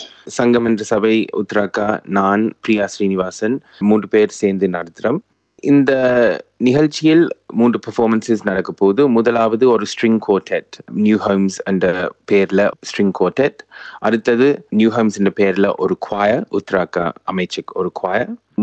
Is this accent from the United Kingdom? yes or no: yes; London, United Kingdom; நான் லண்டன்ல தான் பிறந்து வளர்ந்தேன்.